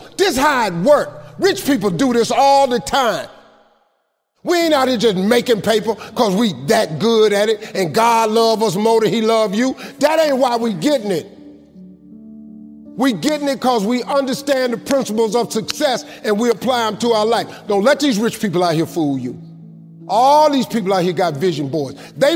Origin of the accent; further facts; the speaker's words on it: Welch, West Virginia, United States; I'm from Welch, West Virginia. I grew up in the hood.